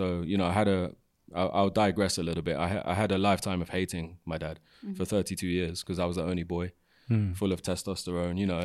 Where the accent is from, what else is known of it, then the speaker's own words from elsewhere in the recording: England, United Kingdom; I'm from England, as you can hear.